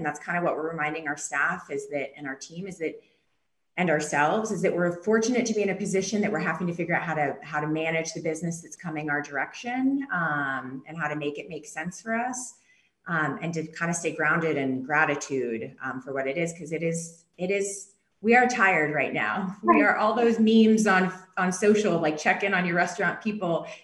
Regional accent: the South, United States; You know, we're from the South, so we love shrimp and grits.

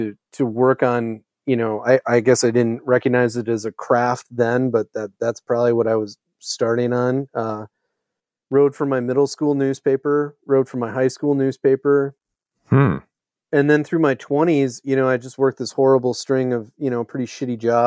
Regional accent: Eau Claire, Wisconsin, United States; I think it comes down to growing up in Eau Claire, Wisconsin

